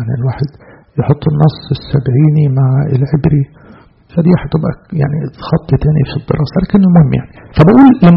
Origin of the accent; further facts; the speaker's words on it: Egypt; طبعا احنا كمصريين يعني انت بس ايه قلنا ابقوا شغالين